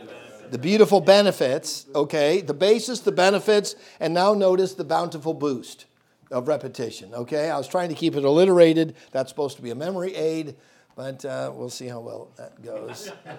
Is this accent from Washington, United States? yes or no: no; Michigan City, Indiana, United States; I grew up in Michigan City, and I was driving back and forth to Hiles Anderson to college.